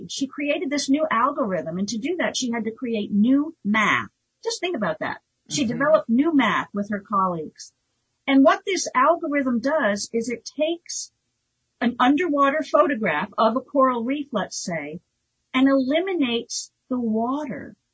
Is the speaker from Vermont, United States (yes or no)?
yes; Vermont, United States; also born or lived in San Diego; I grew up in Vermont, so we were not on the coast, but we were on Lake Champlain.